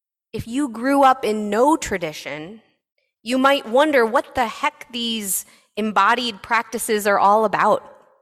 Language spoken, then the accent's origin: English; Texas, United States; also born or lived in Memphis, Tennessee; I grew up relatively near the Trinity River in Texas. I spent a few years enjoying the mighty Mississippi in Memphis, Tennessee.